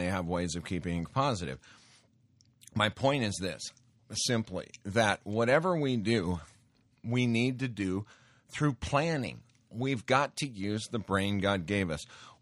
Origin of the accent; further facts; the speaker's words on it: Montana, United States; I grew up in Montana, and I got exposed to a lot of those rough old, you know, backwoods ranchers or out in the central Montana ranchers